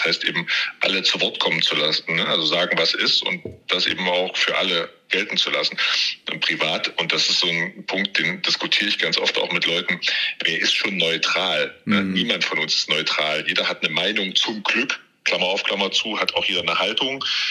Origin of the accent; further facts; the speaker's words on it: Thuringia, Germany; als Thüringer sollte man das Thüringen-Journal schauen